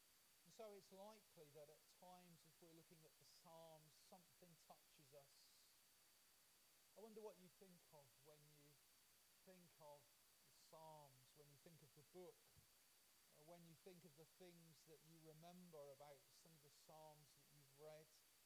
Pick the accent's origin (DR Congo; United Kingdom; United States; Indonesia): United Kingdom; You see, we're British. Stiff upper lip, unless it's football or sport or cricket or whatever it is that you enjoy.